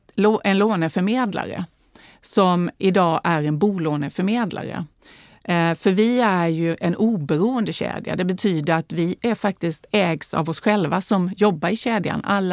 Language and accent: Swedish; Värnamo, Jönköping County, Sweden; Jag är ju född och uppvuxen i Småland, i Värnamo. I en arbetarfamilj